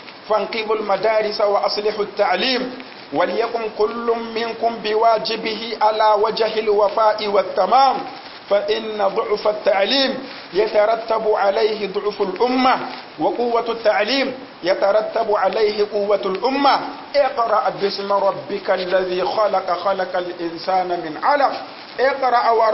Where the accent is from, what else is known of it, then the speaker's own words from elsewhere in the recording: Niger; اللهم احفظ بلادنا النيجر واجعله آمنا مطمئنا